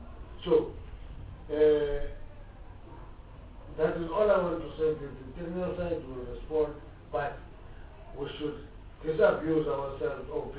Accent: South Africa; I grew up in the Bantustan.

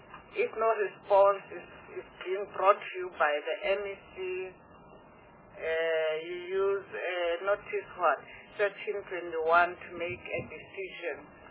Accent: Limpopo, South Africa; I come from Limpopo.

